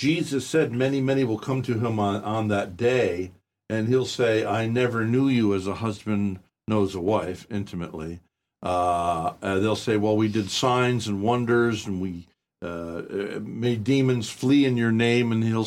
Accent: Poughkeepsie, New York, United States; My nephew lives up there. I'm from Poughkeepsie over the border there.

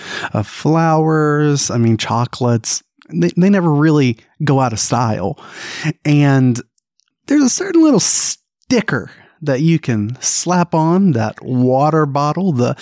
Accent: Mobile, Alabama, United States; Wings of Life Faith-Based Addiction Recovery Center in my hometown of Mobile, Alabama.

